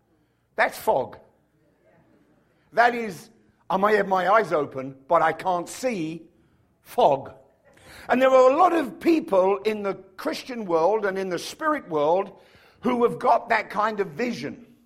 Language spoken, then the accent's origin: English; London, United Kingdom; I was born and raised in London, and I had no vision.